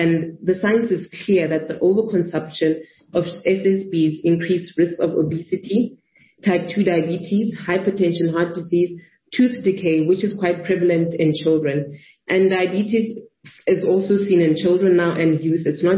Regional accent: Free State, South Africa; So I hail from the Free State.

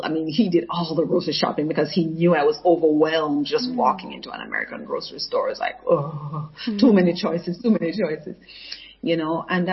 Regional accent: Jamaica; our schools sang patriotic songs about Jamaica. And it was a good time to be growing up in the country.

